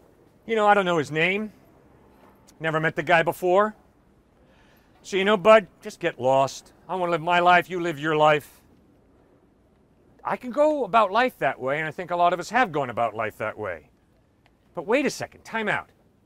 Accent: Connecticut, United States; my culture, where I grew up in Connecticut, you don't do this.

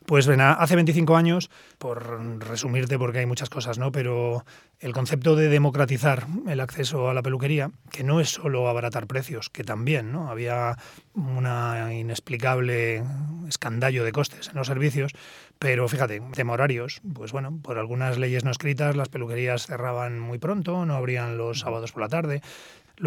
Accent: Spain; me ha hecho mucha ilusión pues vernos un poco de igual a igual, ¿no? Como españoles

